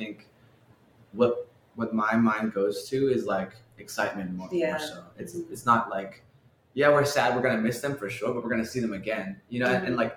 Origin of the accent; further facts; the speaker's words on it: San Diego, California, United States; San Diego.